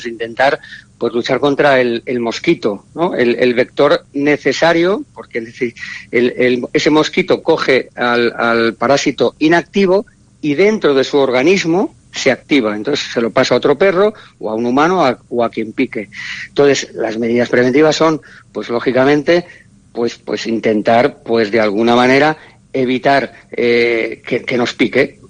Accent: Barcelona, Catalonia, Spain; porque yo soy de Barcelona y allí es una zona endémica.

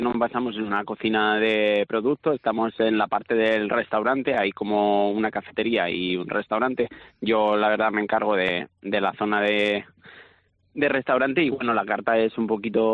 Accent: Castilla-La Mancha, Spain; born there; now in Asturias, Spain; yo llevo aquí en Asturias un añito y medio. Yo soy manchego de nacimiento

